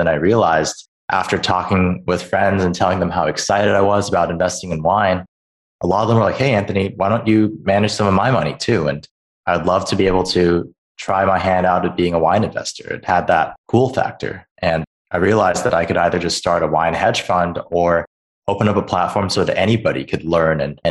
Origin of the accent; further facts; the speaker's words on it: Beijing, China; also born or lived in Hong Kong; I grew up abroad. I grew up in Beijing and Hong Kong for the most part.